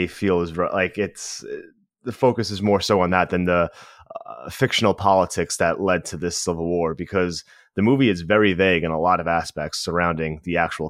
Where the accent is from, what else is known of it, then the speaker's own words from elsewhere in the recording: United States; being American, a war of this magnitude on our soil